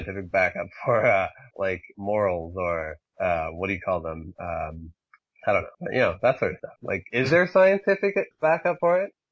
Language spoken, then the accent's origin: English; Canada; I'm from Canada, right.